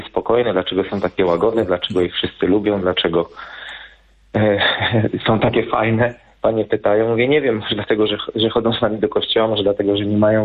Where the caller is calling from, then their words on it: Świętokrzyskie Voivodeship, Poland; Ze Świętokrzyskiego. Ja dzwonię z taką swoją refle